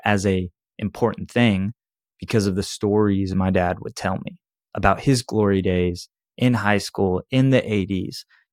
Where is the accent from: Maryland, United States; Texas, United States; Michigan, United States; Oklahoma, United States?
Texas, United States; Austin; You know, I'm from North Austin, so it's a little bit different, more conservative, less wild, less things going on.